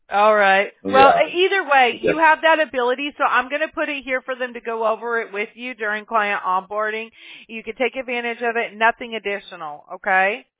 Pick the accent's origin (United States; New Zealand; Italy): United States; Mobile, Alabama; born there; I was born in Mobile, Alabama, so I'm a country girl at heart, you know.